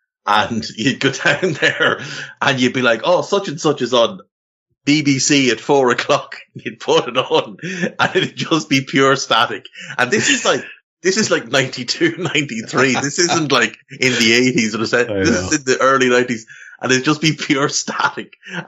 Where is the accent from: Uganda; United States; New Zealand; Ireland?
Ireland; Navan, County Meath; growing up in Ireland in the, I was born in 82. So I grew up in the 80s and into the 90s. And, you know, in Navan, where we're both from, in the town